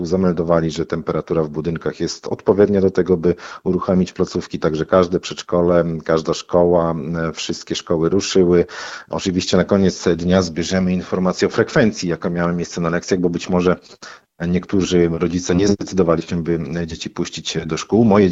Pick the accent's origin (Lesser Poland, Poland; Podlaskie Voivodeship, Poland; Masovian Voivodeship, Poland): Podlaskie Voivodeship, Poland; Suwałki; na nas, mieszkańcach Suwałk, rodowitych mieszkańcach Suwałk, takie temperatury, uwierzcie mi państwo, nie robią wrażenia